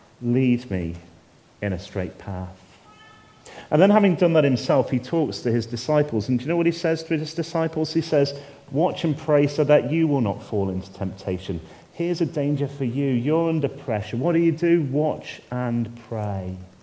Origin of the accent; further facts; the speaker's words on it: United Kingdom; Now, obviously, I'm a bloke. I'm a British bloke at that.